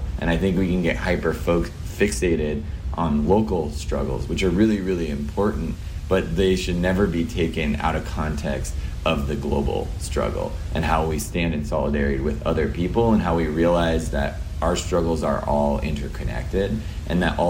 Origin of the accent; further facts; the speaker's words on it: Montana, United States; growing up in Montana. You know, it's a rural place in the United States that really there's not a large Palestinian community really at all.